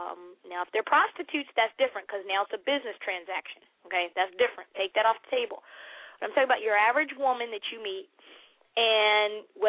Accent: New Jersey, United States; Well, I grew up in South Jersey near Philly, so Italian food is my great love, and I grew up with a lot of Italian Americans and Irish Americans

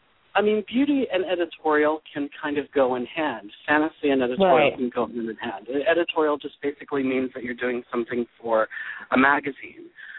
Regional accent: Texas, United States; And again, coming from a very small town in Texas, remember I said, you know, being growing up in the South, we have a way of talking

